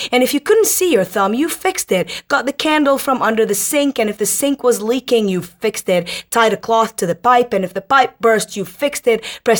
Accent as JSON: {"language": "English", "town": "Tripoli", "region": "North Governorate", "country": "Lebanon", "tie": "born or raised there", "moved": "as an adult", "lives_now": "Dubai, United Arab Emirates", "said": "I'm from originally from Tripoli, Lebanon, which is in the north of Lebanon."}